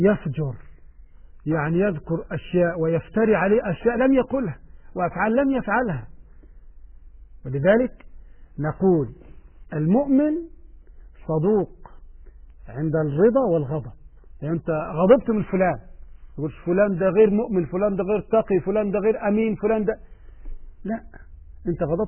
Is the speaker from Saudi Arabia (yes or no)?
no; Egypt; عندنا في مصر المرأة إذا تزوجت يجيب عفش البيت